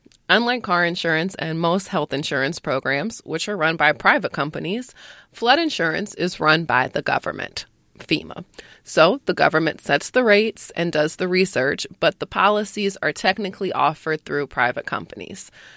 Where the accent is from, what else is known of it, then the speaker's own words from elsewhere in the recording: New Orleans, Louisiana, United States; I can't believe how little I knew about it, given that I'm from New Orleans.